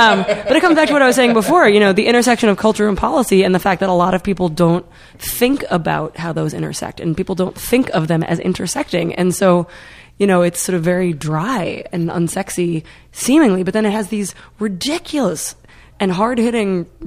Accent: Boston, Massachusetts, United States; You know, I grew up in Boston.

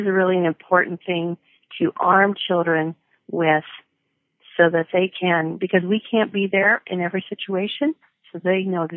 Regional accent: Arlington, Massachusetts, United States; I grew up in Arlington, I went to Arlington High School, and I was kind of an oddity there because I was Mormon, and there were very, very few others at the time.

